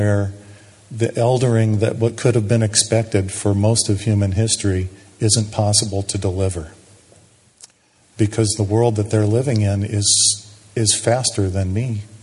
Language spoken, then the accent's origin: English; Sheboygan, Wisconsin, United States; I'm from Sheboygan.